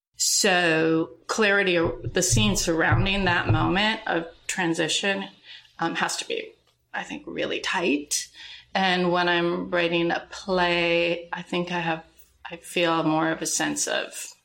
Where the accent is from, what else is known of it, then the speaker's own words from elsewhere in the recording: Minnesota, United States; because we grew up in Minnesota